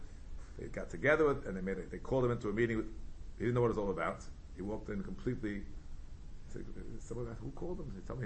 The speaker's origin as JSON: {"language": "English", "town": "Kew Garden Hills", "region": "New York", "country": "United States", "tie": "born or raised there", "moved": "as an adult", "said": "I grew up in Kew Garden Hills. I left before 1973 because I got married."}